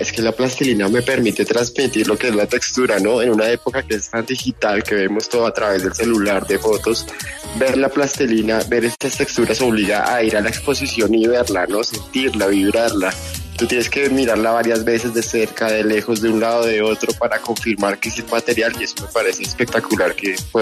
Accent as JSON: {"language": "Spanish", "region": "Bogotá", "country": "Colombia", "said": "Yo soy bogotano, ¿no? Entonces, Bogotá, que siempre está en constante cambio"}